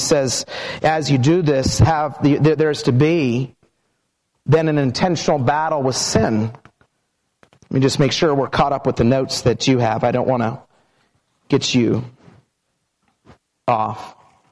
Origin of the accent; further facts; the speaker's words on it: Twin Falls, Idaho, United States; I grew up in Twin Falls, Idaho, and I went to college in the Northwoods of Wisconsin, and God began to so change me.